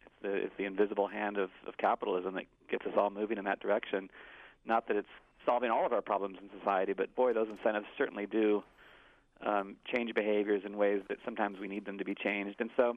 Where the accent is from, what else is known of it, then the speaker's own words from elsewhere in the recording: Pennsylvania, United States; I think the glass that's collected in my hometown in Pennsylvania gets shipped to West Virginia for processing.